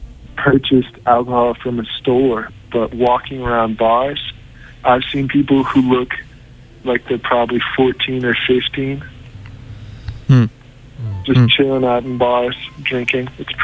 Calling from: Mexico City, Mexico; I'm calling from Mexico City, man.

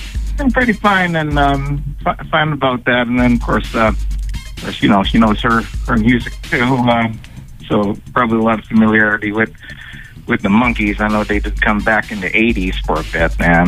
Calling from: Quincy, Massachusetts, United States; I'm calling from Quincy tonight.

